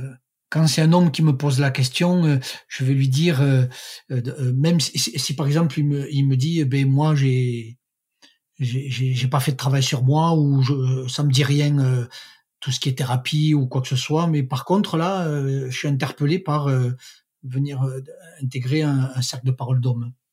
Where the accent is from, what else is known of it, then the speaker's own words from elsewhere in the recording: Toulouse, Occitanie, France; moved away as an adult; now in Paris, France; Moi, en fait, je suis toulousain et jusqu'à l'âge de 20 ans à peu près, j'ai vécu à Toulouse et puis j'ai rencontré une Parisienne. Donc, je me suis retrouvé à Paris.